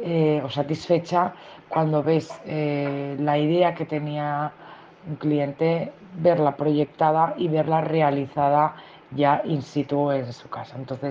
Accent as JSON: {"language": "Spanish", "region": "Catalonia", "country": "Spain", "said": "soy catalana con raíces andaluzas y bien alto que lo proclamo a los cuatro vientos"}